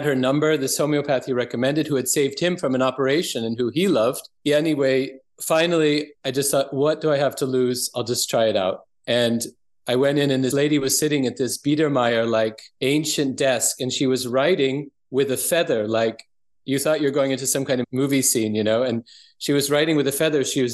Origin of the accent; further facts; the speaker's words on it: United States; moved away as an adult; now in Germany; I never had heard of homeopathy my whole life, growing up in America, where it's been, you know, basically had been snuffed out and slowly coming back. So I didn't know anything about it till I came to Germany as a teacher.